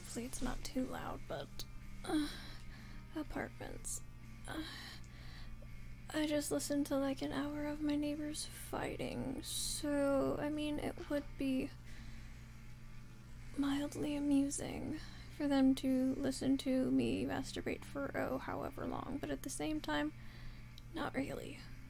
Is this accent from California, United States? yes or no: yes; California, United States; I'm Californian, it's a gender non-specific thing.